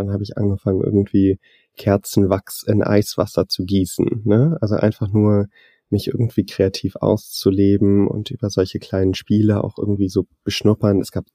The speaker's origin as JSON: {"language": "German", "country": "Singapore", "tie": "born or raised there", "said": "Ich bin ja in Singapur aufgewachsen und war in Deutschland"}